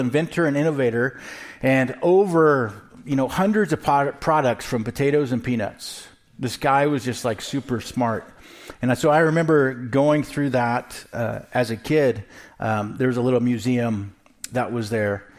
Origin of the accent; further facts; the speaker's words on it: Missouri, United States; Where I grew up in Southwest Missouri, there was a popular guy